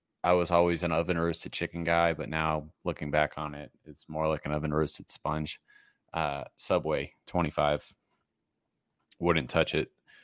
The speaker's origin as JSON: {"language": "English", "region": "Massachusetts", "country": "United States", "tie": "born or raised there", "said": "Growing up in Massachusetts, going to school in Rhode Island, living the first 22 years of my life in that part of the country"}